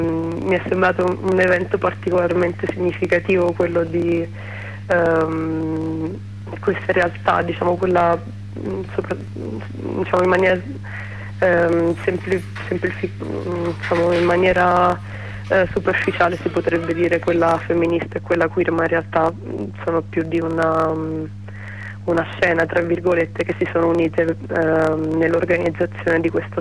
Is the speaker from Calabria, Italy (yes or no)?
no; Rome, Lazio, Italy; io sono nata e cresciuta a Roma, però non vivo a Roma più da qualche anno